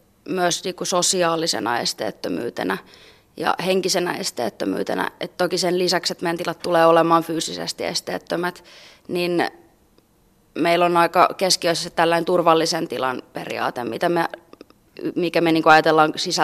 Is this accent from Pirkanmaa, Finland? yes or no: no; Kouvola, Kymenlaakso, Finland; tuolla mun kotiseudulla Kouvolassa, tai tarkemmin Kuusankoskella